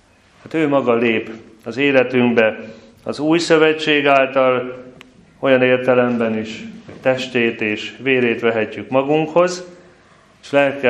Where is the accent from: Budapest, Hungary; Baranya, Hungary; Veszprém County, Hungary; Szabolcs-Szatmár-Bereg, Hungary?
Baranya, Hungary; Pécs; born there; aki a világhírű szívcentrumot hozta létre szülővárosomban